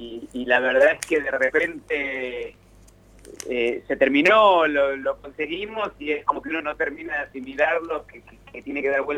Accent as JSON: {"language": "Spanish", "region": "Mendoza", "country": "Argentina", "tie": "born there", "moved": "yes", "said": "yo soy nacido en Mendoza, si bien nací ahí en el 70 y después me fui durante mucho tiempo"}